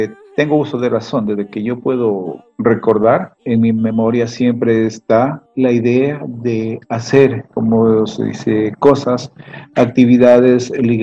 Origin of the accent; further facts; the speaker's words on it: Puerto del Carmen de Putumayo, Putumayo, Colombia; born there; en el lugar sobre todo donde yo nací, que es en un lugar que se llama Puerto del Carmen de Putumayo. Exactamente, nací en un islote que queda entre los ríos Putumayo y San Miguel, en la confluencia de estos dos ríos.